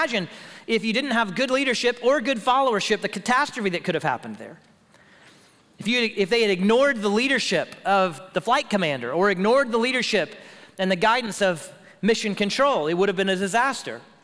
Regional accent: Houston, Texas, United States; If you go down to my hometown, Houston, you can visit one of my favorite places, Space Center, Houston, NASA.

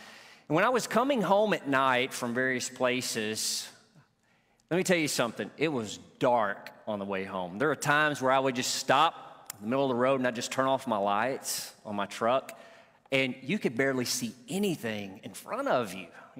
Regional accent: Arkansas, United States; Most of you are aware I grew up in Northeast Arkansas, out in the country.

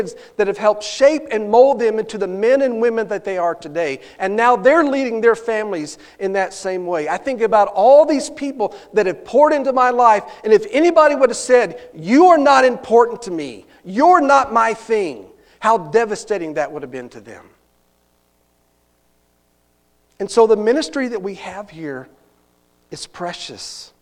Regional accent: Glen Rose, Texas, United States; And I think about the church that I grew up in, First Baptist Church of Glen Rose, Tex

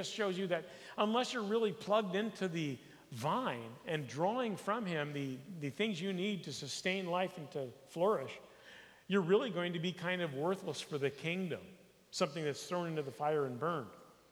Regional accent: United States; I grew up in the United States where a vine, to me, was something that Tarzan swung in on, you know?

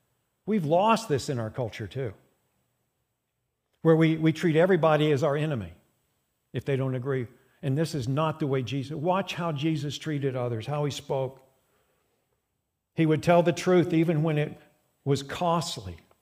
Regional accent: United States; So I'm primarily a citizen in God's kingdom, but I'm an American. So my secondary citizenship is here.

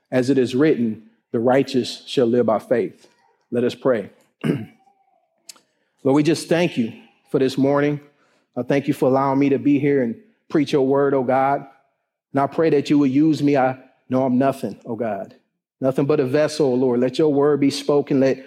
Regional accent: Lakeland, Florida, United States; I'm from Lakeland.

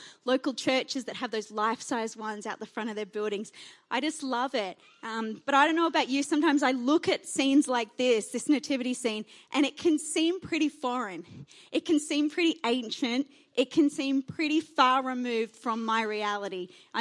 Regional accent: Oatley, New South Wales, Australia; I grew up in Sydney, and I grew up, in Sydney, but it's like a town that feels like a country town in the middle of Sydney. It's a little town called Oatley, and one of those places where kind of everyone knows everyone.

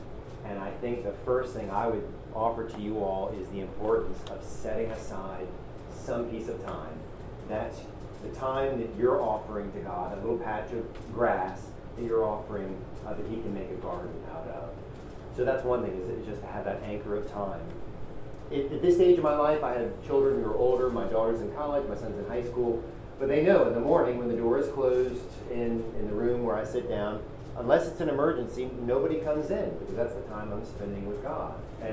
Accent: Mount Pleasant, United States; Well, I grew up in Mount Pleasant, so just over the bridge

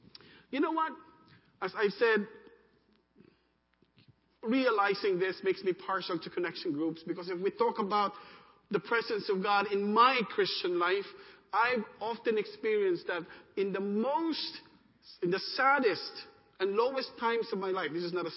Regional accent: Philippines; I'm Asian. I'm Filipino. I speak to him in English.

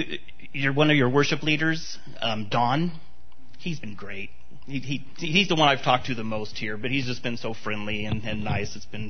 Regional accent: Costa Mesa, California, United States; moved away as an adult; now in South Korea; But I'm from Southern California. Grew up 10 minutes away from where your pastor grew up, basically. I'm from Costa Mesa.

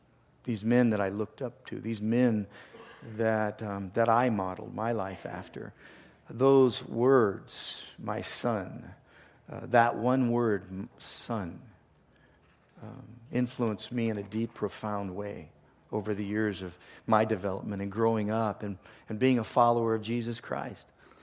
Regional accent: Los Angeles, California, United States; also born or lived in Portland; But I grew up in the Los Angeles area. I lived in the Portland area for so long, and when it was time for us to start a family, we really felt that we wanted to get out of the big city.

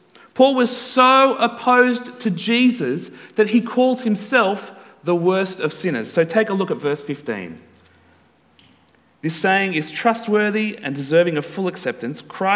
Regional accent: Newcastle, New South Wales, Australia; But I grew up in Newcastle

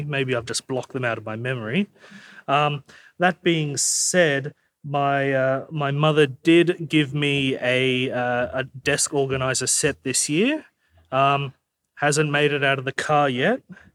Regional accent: Greystanes, New South Wales, Australia; And growing up in Greystanes, Western Sydney, I didn't come up to the Northern Beaches a lot.

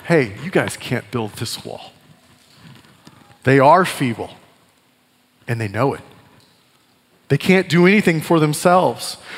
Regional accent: Texas, United States; I was supposed to pretend like I knew how to grill because I was from West Texas and I was a man.

